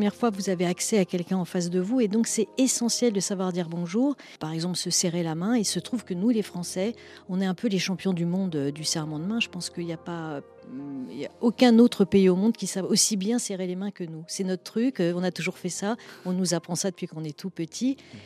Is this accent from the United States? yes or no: no; Paris, Île-de-France, France